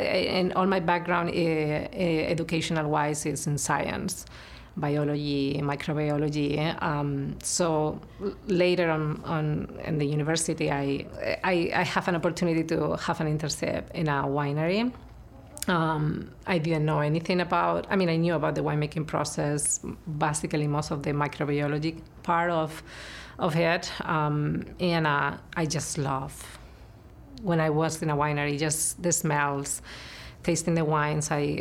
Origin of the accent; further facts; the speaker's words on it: Spain; I come from Europe. I'm originally from Spain, and I grew up in a very Catholic family.